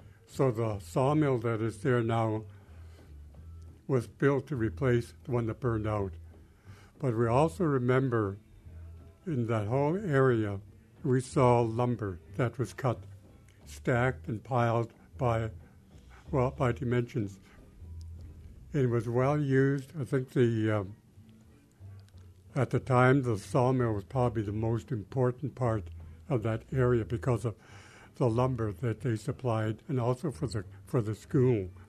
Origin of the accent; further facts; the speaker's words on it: Sitka, Alaska, United States; I was born and raised in Sitka and grew up in the neighborhood near the entrance of Totem Park. At the time, it was called the Cottages, and it's a little different there today.